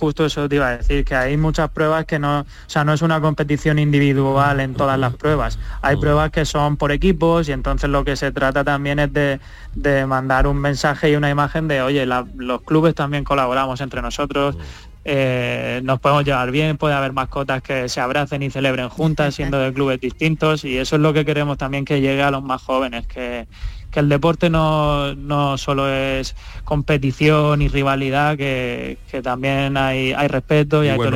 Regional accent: Murcia, Region of Murcia, Spain; Yo soy de Murcia.

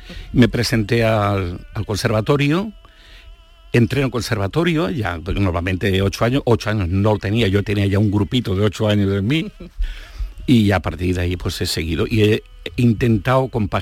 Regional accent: Catalonia, Spain; also born or lived in Turre; Aunque yo me he criado en Cataluña, ya como le dije a Charo, porque mi padre se ha trasladado allí

